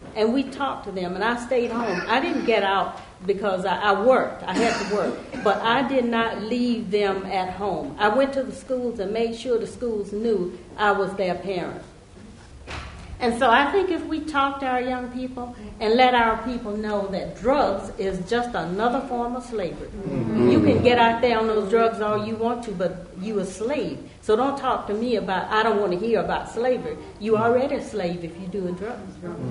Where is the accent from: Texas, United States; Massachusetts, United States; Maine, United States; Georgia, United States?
Georgia, United States; I was brought up in Georgia, and I walked. I had to go before a judge before I could vote.